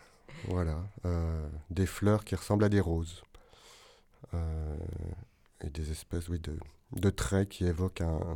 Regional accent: Mulhouse, Grand Est, France; born there; now in Grenoble, France; Je suis né à Mulhouse. J'habite à Grenoble depuis 3 ans.

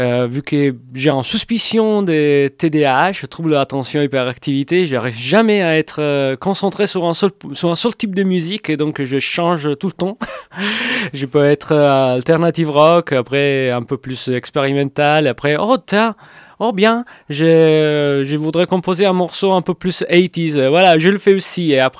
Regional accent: Sicily, Italy; French is a second language; now in Grenoble, France; Non, je viens de la Sicile.

